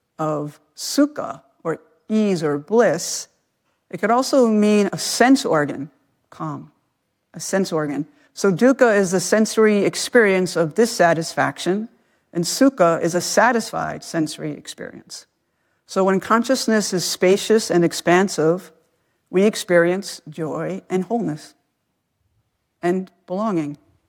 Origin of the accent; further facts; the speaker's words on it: New York, United States; I grew up outside of New York in the Bronx, and many people went to the Pocono Mountains.